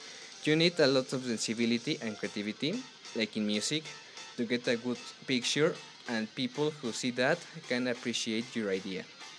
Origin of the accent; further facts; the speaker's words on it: Mexico City, Mexico; I'm 21 years old, and I'm from Mexico City.